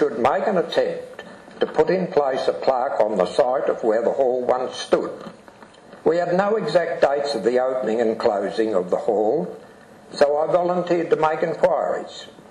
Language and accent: English; Lane, Victoria, Australia; also born or lived in Minyip; I was born in Minyip in 1938, grew up in Lane, went to school there, and later farmed there.